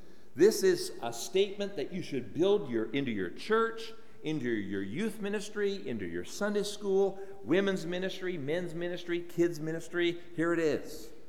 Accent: Ontario, Canada; I grew up in Ontario public schools

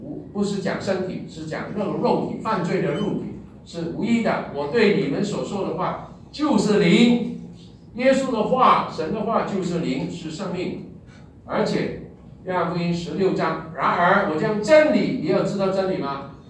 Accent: Guangdong, China; 所以我们广东人就说帮水咯啊

